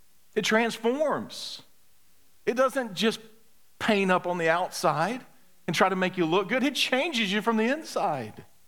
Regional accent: Mississippi, United States; How are folks back in Mississippi? Because I'm from Mississippi

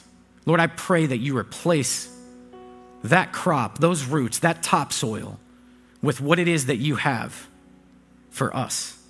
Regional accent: Florida, United States; now in Connecticut, United States; And I'm not saying that to throw shade at Connecticut because I'm from Florida, forgive me.

